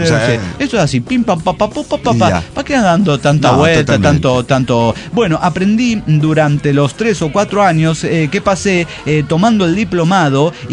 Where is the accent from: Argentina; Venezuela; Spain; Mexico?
Mexico; Tehuacán, Puebla; now in Chiapas, Mexico; No es el único desintegrado en Tehuacán. Yo soy de ahí, soy nativa de ahí.